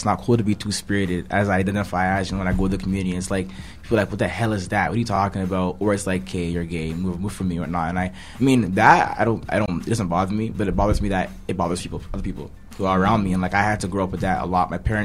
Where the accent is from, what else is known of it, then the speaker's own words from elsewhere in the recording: Malvern, United States; At that age in your life, and as a young male growing up in Malvern, my mom moved out of the community, so just on the outskirts of Malvern, but always going to school in Malvern, right across from the mall.